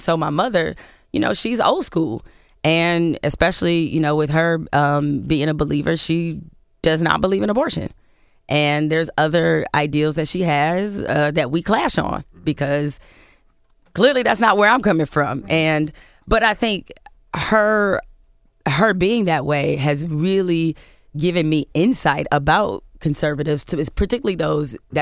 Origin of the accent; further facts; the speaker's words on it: Detroit, Michigan, United States; But I was so glad to have had that experience of growing up in Detroit because that allowed me to always have pride in my identity